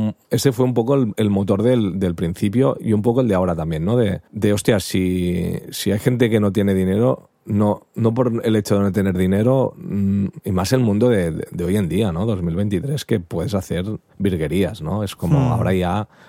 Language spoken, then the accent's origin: Spanish; Barcelona, Catalonia, Spain; soy de Barcelona y he estado viviendo en Barcelona, pero tuve una hija y hace 6 años y nos fuimos a vivir afuera de Barcelona.